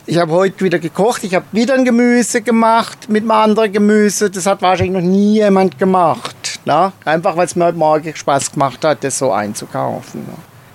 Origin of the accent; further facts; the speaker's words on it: Konstanz, Baden-Württemberg, Germany; Ich bin relativ lange in Konstanz aufgewachsen.